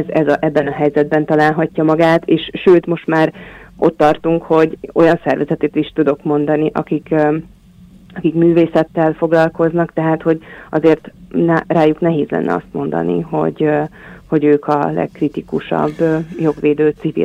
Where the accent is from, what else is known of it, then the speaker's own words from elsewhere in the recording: Debrecen, Hajdú-Bihar, Hungary; amit én, mint debreceniként tapasztalok a városban